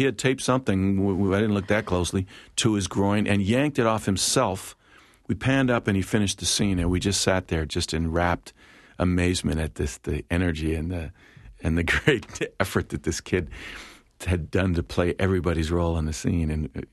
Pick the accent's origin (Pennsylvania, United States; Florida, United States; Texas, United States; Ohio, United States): Pennsylvania, United States; Philadelphia; Philadelphia when I was a kid, the towers in the 40s off of Market Street, I'm walking by there because I'm from West Philly